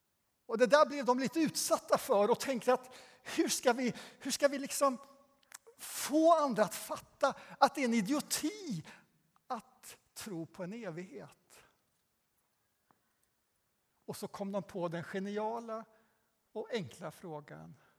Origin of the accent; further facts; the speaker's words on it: Västra Götaland County, Sweden; Jag kommer ju från Göten och Skaraslätten.